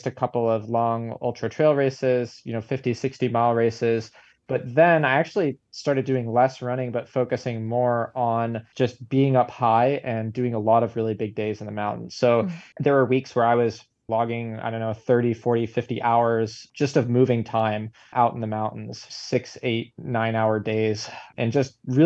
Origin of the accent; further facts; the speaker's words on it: Boston, Massachusetts, United States; I grew up in Greater Boston, so pretty much at sea level.